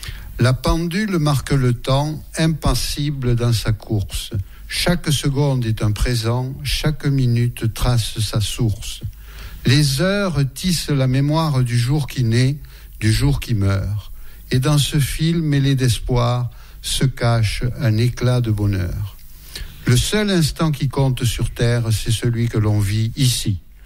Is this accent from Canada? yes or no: no; Occitanie, France; moved away as an adult; Voilà, j'ai quitté l'Ariège, j'avais 24 ans. J'y ai laissé papa et maman, ils y sont toujours